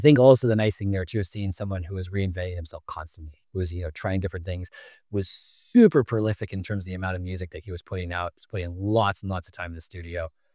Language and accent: English; California, United States; And I'm from the Bay Area originally.